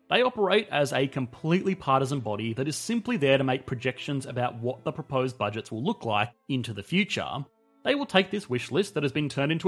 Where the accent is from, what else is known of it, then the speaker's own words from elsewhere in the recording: Australia; Well, again, I am not voting for anyone. I am an Australian. I can't.